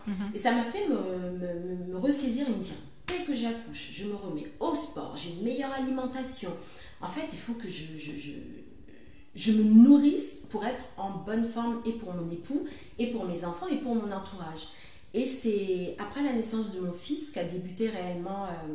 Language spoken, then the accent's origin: French; Guinea-Bissau; Moi, je suis originaire de la Guinée-Bissau, très exactement.